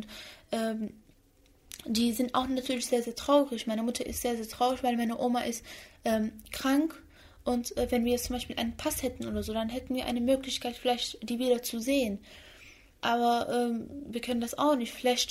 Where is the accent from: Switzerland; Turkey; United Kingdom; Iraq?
Iraq